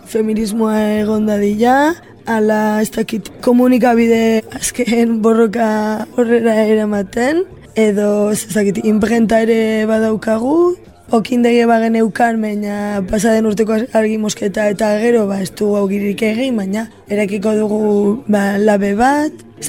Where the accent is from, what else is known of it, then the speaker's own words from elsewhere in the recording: Portugalete, Basque Country, Spain; Ni Portugaletekoa naiz, Bizkaikoa.